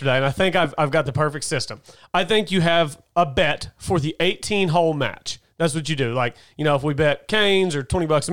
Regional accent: Chickasha, Oklahoma, United States; now in Oklahoma City, United States; So we're in Oklahoma City. It's where we live now. It's where we're recording this podcast. We're from Chickasha.

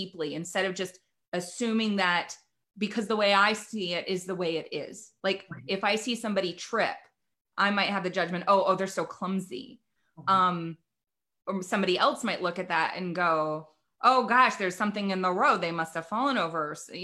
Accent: Nashville, Tennessee, United States; I grew up in Nashville, Tennessee

